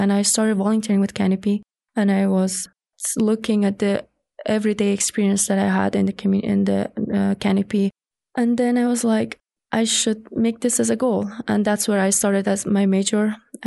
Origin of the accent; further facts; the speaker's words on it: Afghanistan; English is a second language; moved away as an adult; now in United States; I'm a refugee from Afghanistan. I moved to United States in September 2021, and it's been 3 years and 7 months.